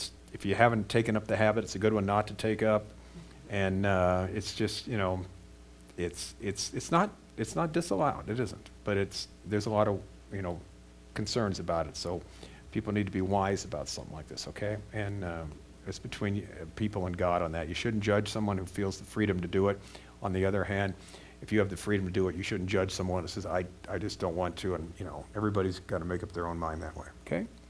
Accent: United States; I come from America. When I was a teenager, you drank to get drunk.

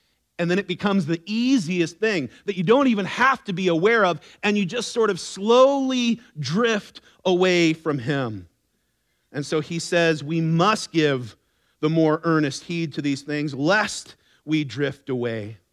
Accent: California, United States; I grew up more in Orange County and LA, and when I was a little kid, my mom would always take us to Huntington Beach

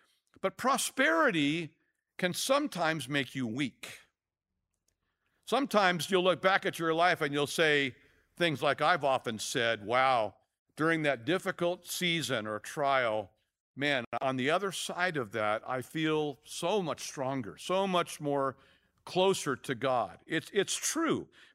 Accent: United States; Let me remind you, though, being an American, if you're on food stamps, you are among the wealthiest in the world.

